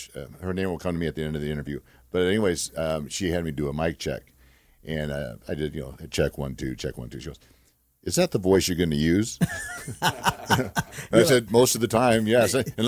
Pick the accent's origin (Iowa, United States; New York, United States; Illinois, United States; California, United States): California, United States; Glendora; But I'm a Southern California boy. I grew up in Glendora, California. I was born in Duarte.